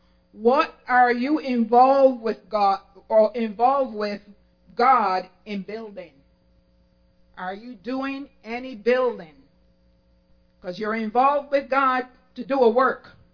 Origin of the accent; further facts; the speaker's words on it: Barbados; when I was growing up in Barbados, everybody wanted to get rid of their wooden homes